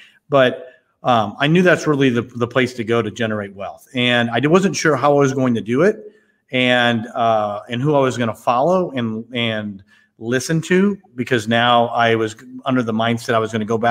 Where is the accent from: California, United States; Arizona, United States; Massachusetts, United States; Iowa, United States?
Arizona, United States; now in Texas, United States; I'm from Texas, or I live in Texas, from Arizona.